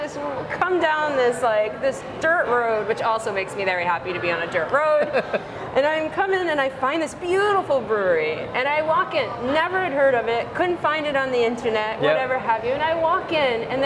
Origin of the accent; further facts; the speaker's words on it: New England, United States; I'm from New England, so yeah.